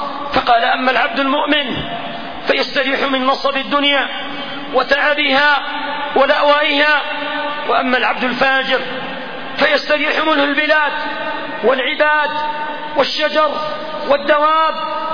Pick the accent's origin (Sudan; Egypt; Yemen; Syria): Yemen; فبدأ الشر إلى بلادنا اليمن